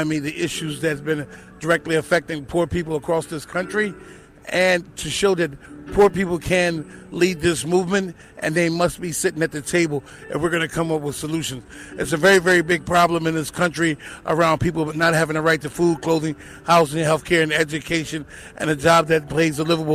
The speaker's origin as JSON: {"language": "English", "town": "Philadelphia", "region": "Pennsylvania", "country": "United States", "said": "I'm from Philadelphia"}